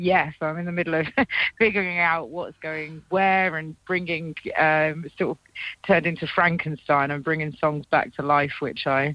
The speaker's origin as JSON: {"language": "English", "town": "Portsmouth", "region": "South East England", "country": "United Kingdom", "tie": "born or raised there", "also_born_or_lived": "Salford", "said": "I was born in Salford and raised in Portsmouth, and I found my way back to Portsmouth now. A bit of a traveller, really. So I've just got a van that I'm living"}